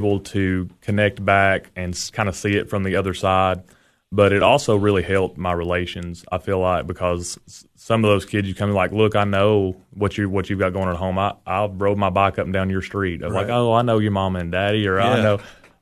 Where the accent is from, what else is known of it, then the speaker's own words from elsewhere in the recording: Monterey, California, United States; I did. I grew up in Monterey about a mile and a half from the high school my whole life. My parents still live there now.